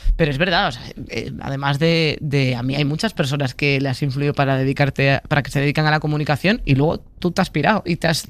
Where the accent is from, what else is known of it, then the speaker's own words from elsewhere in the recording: Galicia, Spain; soy gallega